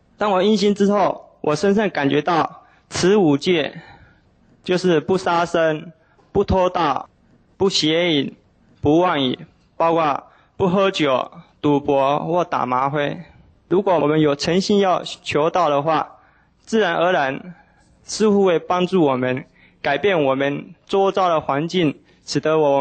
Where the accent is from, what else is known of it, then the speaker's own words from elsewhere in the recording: Taiwan; 今天很荣幸我从台湾来到这美丽的香港，